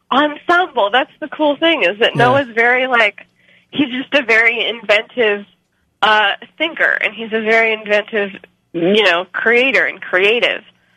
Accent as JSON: {"language": "English", "region": "New Mexico", "country": "United States", "tie": "born or raised there", "lives_now": "Los Angeles, United States", "said": "I stayed in New Mexico. I was raised in New Mexico from the time I was, like, well, I was born there, first of all."}